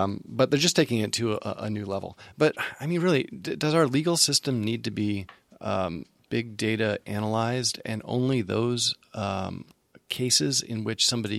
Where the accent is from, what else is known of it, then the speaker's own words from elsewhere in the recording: Virginia, United States; I grew up in Virginia. There is no good burrito in Virginia.